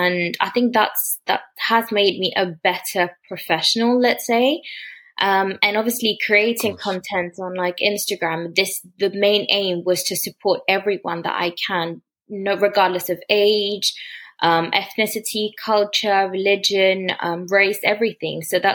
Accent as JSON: {"language": "English", "country": "Mauritius", "tie": "born or raised there", "said": "So I grew up in Mauritius, and Mauritius is quite like a diverse cultural country."}